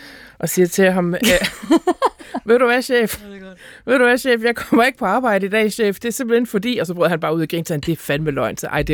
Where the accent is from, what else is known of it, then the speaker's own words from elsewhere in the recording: North Denmark Region, Denmark; jeg var fra Nordjylland